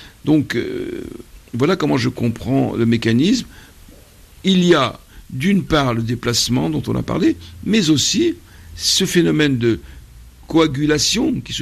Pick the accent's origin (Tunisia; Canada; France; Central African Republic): Tunisia; born there; moi je viens de Tunisie, c'est un pays, comme vous le savez, auquel je suis très attaché, où je suis né, auquel je dois beaucoup.